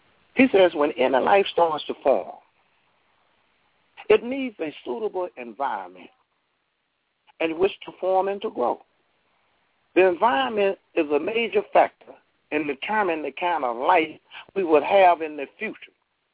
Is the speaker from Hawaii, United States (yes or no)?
no; Brooklyn, New York, United States; I'm from Brooklyn, New York, and I'm a good friend of Imam Alpha Muhammad